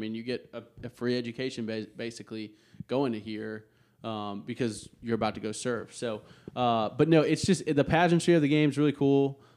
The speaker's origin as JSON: {"language": "English", "town": "Pensacola", "region": "Florida", "country": "United States", "tie": "born or raised there", "said": "I grew up in Pensacola, which was a Navy town."}